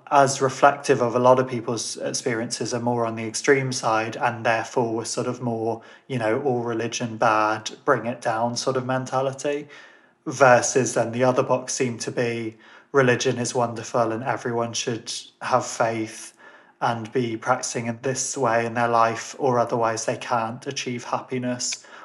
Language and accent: English; Ireland; You know, me being Irish, having a Catholic and a Protestant parent